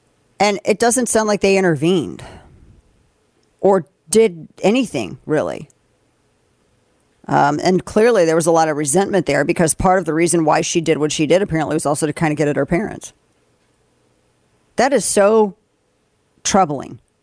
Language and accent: English; St. Louis, Missouri, United States; So do you remember the McCluskeys, Mark and Patricia McCluskey from my hometown of St. Louis?